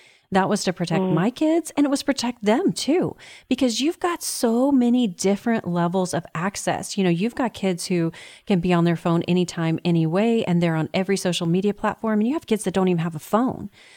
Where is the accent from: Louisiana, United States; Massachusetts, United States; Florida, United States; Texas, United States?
Texas, United States; Not only did we have a winner from my home state of Texas